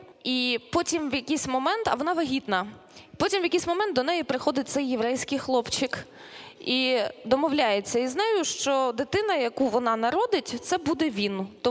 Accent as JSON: {"language": "Ukrainian", "region": "Galicia", "country": "Ukraine", "said": "хоча євреїв не було в родині, а я з Галичини, і це нечастий випадок, в принципі, в Галичині, коли у тебе в родині так і зовсім не було євреїв."}